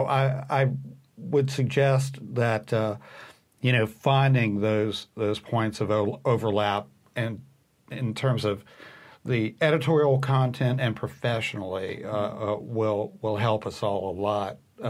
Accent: Mississippi, United States; Next for me is moving back to my home state of Mississippi.

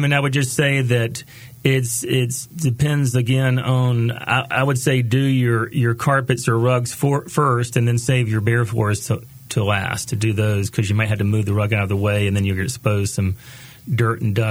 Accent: Greenville, North Carolina, United States; But I was living in Greenville, North Carolina, which is my hometown

